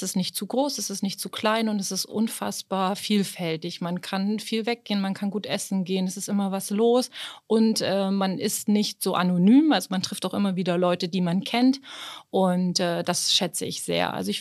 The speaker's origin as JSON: {"language": "German", "town": "Köthen", "region": "Saxony-Anhalt", "country": "Germany", "said": "Ich komme aus der Nähe von Magdeburg, aus Sachsen-Anhalt, aus Köthen ursprünglich."}